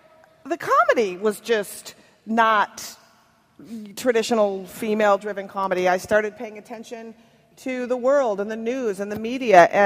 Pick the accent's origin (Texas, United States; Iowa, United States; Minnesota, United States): Minnesota, United States; and I'm from Minnesota, and you go, he's nice, you know, I'll give him a chance.